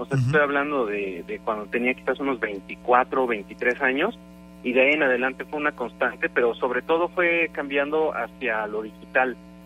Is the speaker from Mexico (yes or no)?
yes; Querétaro, Mexico; now in Mexico City, Mexico; Yo soy queretano, nací en la ciudad de Querétaro ya hace 37 años, de los cuales la mayoría los había vivido aquí en la ciudad. Ahorita estoy de visita, pero me acabo de ir a vivir hace un par a la Ciudad de México.